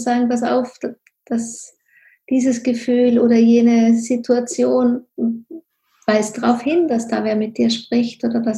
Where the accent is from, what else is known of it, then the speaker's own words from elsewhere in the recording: Tyrol, Austria; ich komme ja aus Tirol hier, hinter den Bergen, und ja, da ist ein ganz starkes patriarchales System nach wie vor.